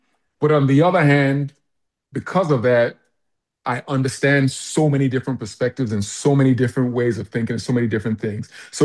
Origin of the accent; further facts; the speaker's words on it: Nigeria; when people ask me, you know, where I'm from, even though I have all these different nationalities, I'm from Nigeria. I feel like I'm from Nigeria.